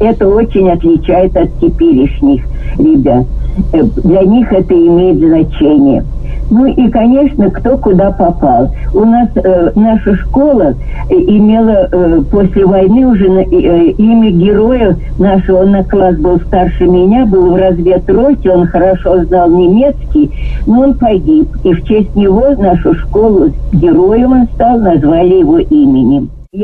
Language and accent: Russian; Moscow, Russia; now in Kazakhstan; Родилась в Москве и жила я сначала на чистых прудах, а потом на Арбате.